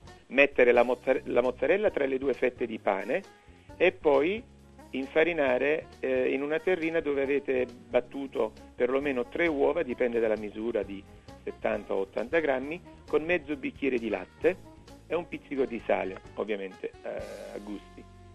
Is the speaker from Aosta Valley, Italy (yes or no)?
no; Naples, Campania, Italy; ovviamente io sono napoletano